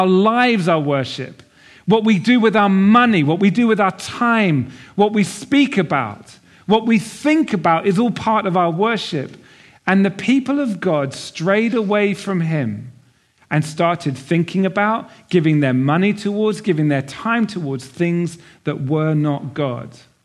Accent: Norwich, East of England, United Kingdom; I grew up in Norwich in Norfolk. Anyone know where Norwich is? It's the bit that takes forever to get to.

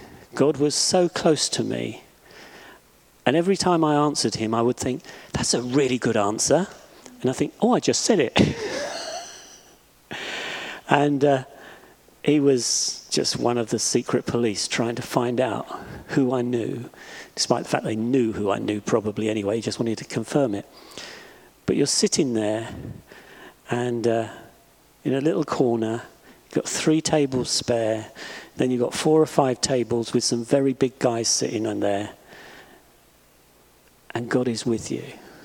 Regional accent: England, United Kingdom; I said, "Yeah, I'm English."

